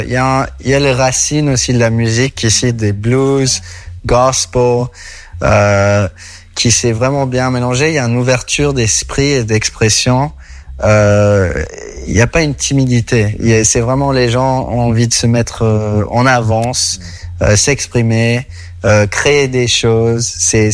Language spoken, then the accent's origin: French; Brussels, Belgium; now in Paris, France; on parle anglais entre nous, même si on a grandi à Bruxelles